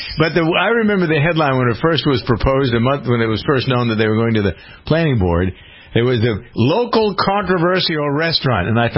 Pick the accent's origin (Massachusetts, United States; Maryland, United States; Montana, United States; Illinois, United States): Massachusetts, United States; Framingham; The big news from Framingham, my hometown today, is that the planning board has approved a Chick-fil-A drive-through restaurant.